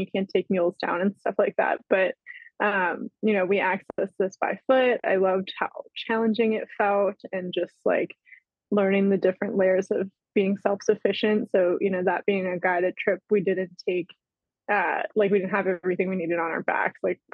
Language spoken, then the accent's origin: English; Maryland, United States; I went to almost all of my schooling in Pennsylvania, and I'm originally from Maryland.